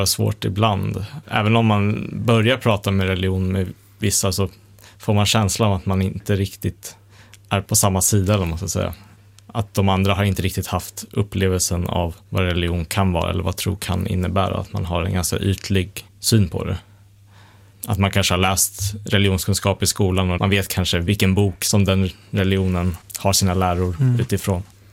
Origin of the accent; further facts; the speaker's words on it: Sweden; min morfar var indisk, fast jag är uppvuxen i Sverige.